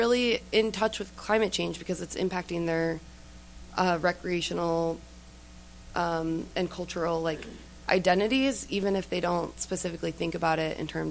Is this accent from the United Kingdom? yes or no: no; Michigan, United States; I grew up in Michigan, so, you know, this is a topic near and dear to my heart, and then, you know, I live in Detroit